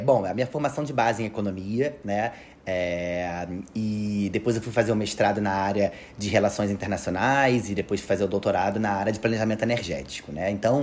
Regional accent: Rio de Janeiro, Brazil; Eu sou carioca da Gema, né? Rio de Janeiro, praia, enfim, moro em Copacabana

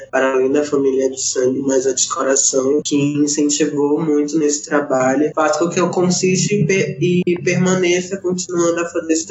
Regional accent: Manaus, Amazonas, Brazil; now in São Paulo, Brazil; sou indígena da etnia Moura, sou do estado do Amazonas, cidade de Manaus, localizado no norte do país. Atualmente moro no Sudeste, né, São Paulo.

